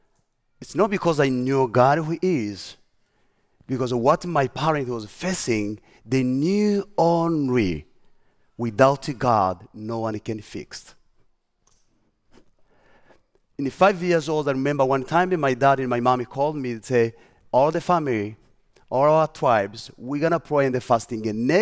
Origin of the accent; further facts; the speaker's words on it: DR Congo; English is a second language; I grew up in the Congo, I was born in Congo.